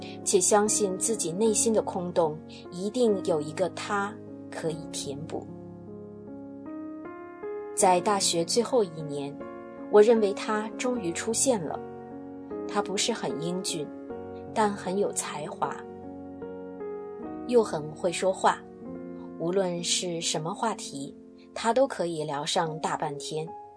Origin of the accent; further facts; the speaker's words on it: Hong Kong; 我在香港出生，在一个家教颇严的中产家庭成长。